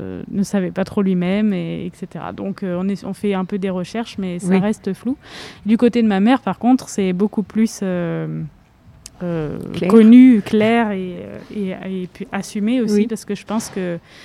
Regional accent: Nancy, Grand Est, France; born there; Finalement, moi, je suis née à Nancy, donc elle est remontée encore beaucoup.

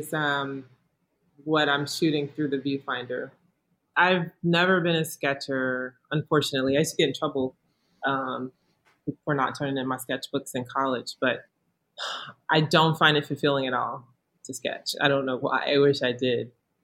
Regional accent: the South, United States; I felt like I grew up with in the South, or what I had to have, or what my mom taught me

